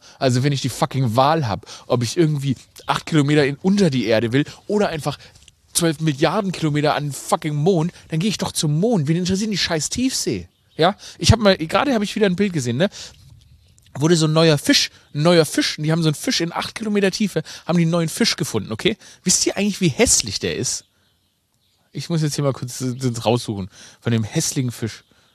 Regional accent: Germany; ich bin Deutscher

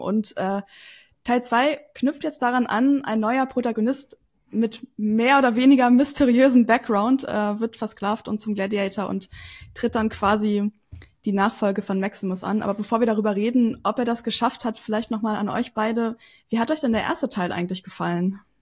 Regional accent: Northern Germany, Germany; Ja, ich bin aus Norddeutschland.

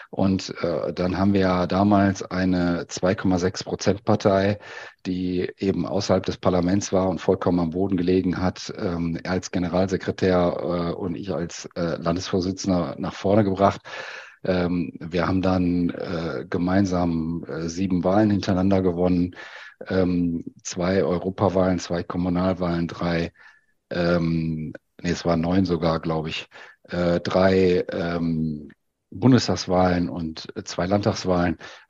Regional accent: Essen, North Rhine-Westphalia, Germany; born there; Ich bin eigentlich in Essen geboren.

